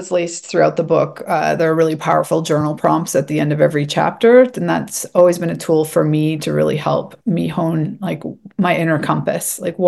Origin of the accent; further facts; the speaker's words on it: Canada; moved away as an adult; now in Mexico; living in Mexico for 15 years was embracing, like, first there was, as a Canadian who generally doesn't like chaos